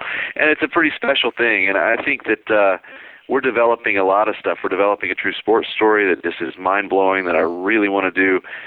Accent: Alabama, United States; Also, we filmed the movie in Alabama, which is my home state

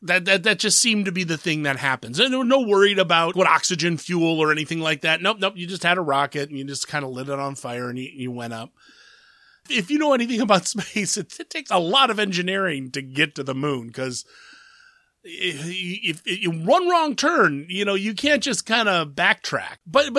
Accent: Columbus, Ohio, United States; We've had two screenings in my hometown of actual screen movies in Columbus, Ohio, which is a major city.

